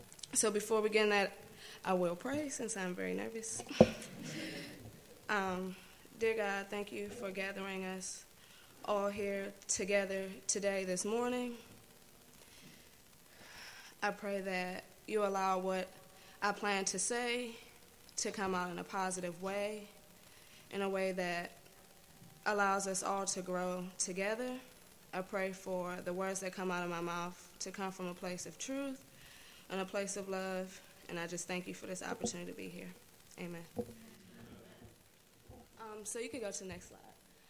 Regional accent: Washington, District of Columbia, United States; I was born and raised in Washington, D.C. Grew up with three other siblings.

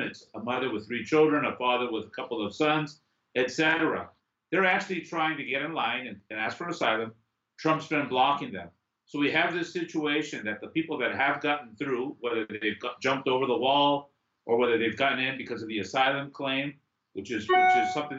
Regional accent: San Diego, California, United States; born there; Before, it was mainly Mexican men like myself. I was born in San Diego

